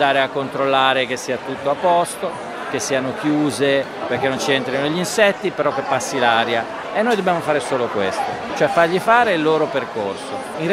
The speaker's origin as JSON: {"language": "Italian", "region": "Trentino-Alto Adige", "country": "Italy", "tie": "born or raised there", "moved": "as an adult", "said": "Sì, sono nato in Alto Adige e ci ho vissuto fino ai 18-19 anni e poi sono andato a studiare fuori e quasi non sono più tornato. Ho fatto ancora un piccolo periodo lì, ma sono ormai più di 25 anni che sono nel Lazio"}